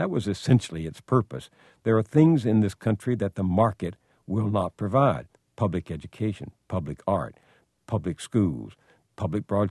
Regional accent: Marshall, Texas, United States; I don't consider myself an elitist. I'm from Marshall, Texas. My father had a fourth grade education. My mother an eighth grade education.

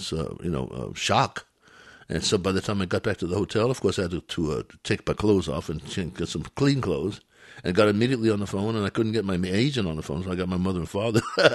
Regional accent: Brooklyn, New York, United States; I come from Brooklyn, a cultural melting pot, right after the Depression.

